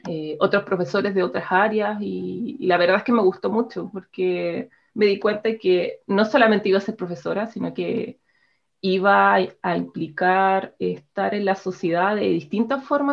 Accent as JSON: {"language": "Spanish", "town": "Puerto Montt", "region": "Los Lagos", "country": "Chile", "lives_now": "Osorno, Chile", "said": "Bueno, soy de Puerto Montt, pero actualmente vivo en Osorno por temas de estudio. Así que ya llevo unos 3 años más o menos acá en Osorno, conociendo."}